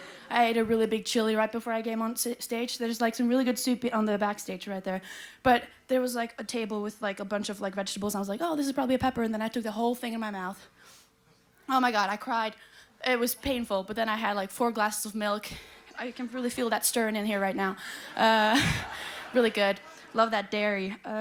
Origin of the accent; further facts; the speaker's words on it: Norway; English is a second language; now in Iceland; I'm from Norway, and now I'm here in Iceland, and that's really nice.